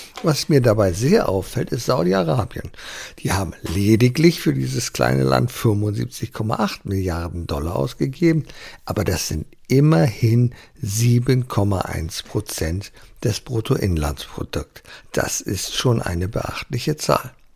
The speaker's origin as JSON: {"language": "German", "region": "Berlin", "country": "Germany", "tie": "born or raised there", "said": "Ich bin ja in Berlin aufgewachsen, 400 Meter von der Mauer. Also auf der westlichen Seite der Mauer."}